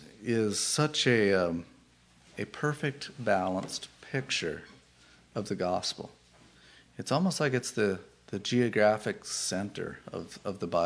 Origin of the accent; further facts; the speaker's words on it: Oregon, United States; born there; I was born in Oregon.